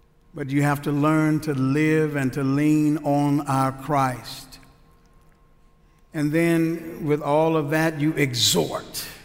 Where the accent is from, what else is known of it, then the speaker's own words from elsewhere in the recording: Houston, Texas, United States; I'm originally from Houston. I am familiar with storms